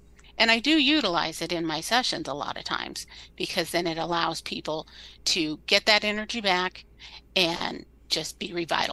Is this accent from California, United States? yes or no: yes; California, United States; now in Massachusetts, United States; But I am not from here. I'm originally from California.